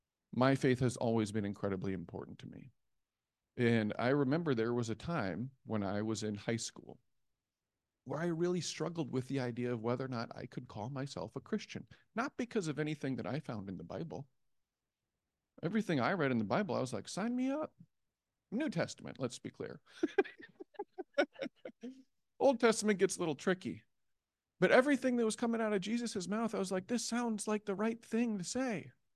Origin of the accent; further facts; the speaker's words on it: Decorah, Iowa, United States; I was born and raised in Decorah. One older sister. Dad's from Decorah, too.